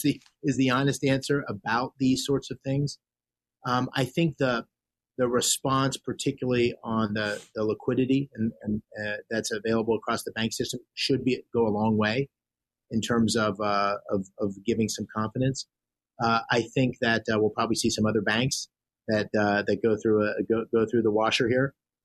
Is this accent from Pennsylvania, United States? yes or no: yes; Scranton, Pennsylvania, United States; I grew up in a different part of the state, but I grew up around Scranton, but I was born right near there.